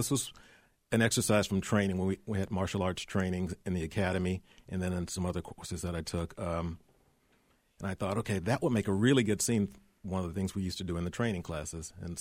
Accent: Houston, Texas, United States; also born or lived in Austin; Yeah, I used to live in Austin. I'm from Houston, but I lived in Austin for about 7 years.

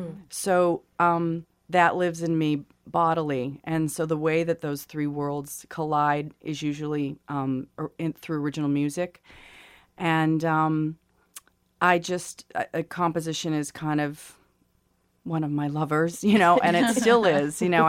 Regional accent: Phoenix, United States; also born or lived in Portland; I was raised in Phoenix and Portland predominantly.

